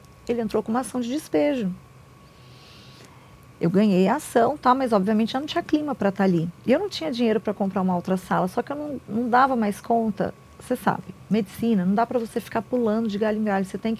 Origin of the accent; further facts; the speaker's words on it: Sorocaba, São Paulo, Brazil; also born or lived in Rio de Janeiro; Sou de Sorocaba, mas fiquei quase 16 anos no estado do Rio. E eu decidi voltar para Sorocaba com a mão na frente, outra atrás e dívidas, né?